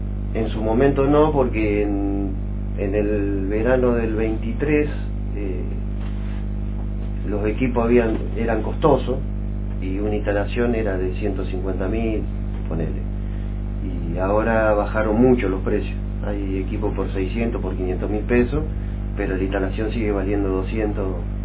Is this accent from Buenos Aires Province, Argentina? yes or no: yes; Lobos, Buenos Aires Province, Argentina; tengo 42 años y soy nacido y criado acá en Lobo